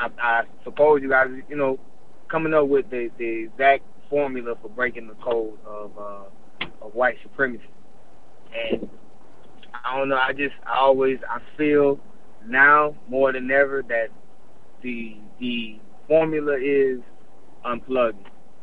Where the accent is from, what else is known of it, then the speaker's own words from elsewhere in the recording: Florida, United States; But I grew up in South Florida, you know what I mean?